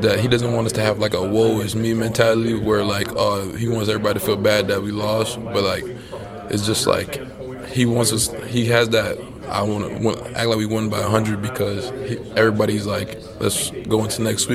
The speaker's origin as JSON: {"language": "English", "town": "Miami", "region": "Florida", "country": "United States", "said": "I'm from Miami, Florida. I went to Christopher Columbus High School."}